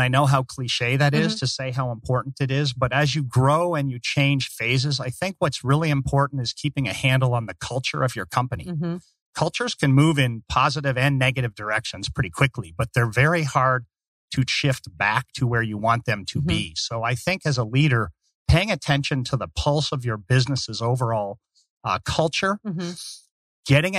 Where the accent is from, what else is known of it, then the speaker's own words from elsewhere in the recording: Canada; As a Canadian, I'm a big hockey fan mm-hmm. and a big Coyote supporter.